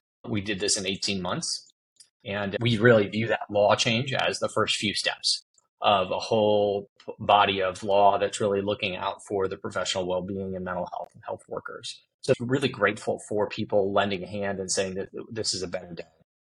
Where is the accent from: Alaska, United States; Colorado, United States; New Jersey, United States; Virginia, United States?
Virginia, United States; We have now moved the vast majority of hospitals in Virginia, my home state.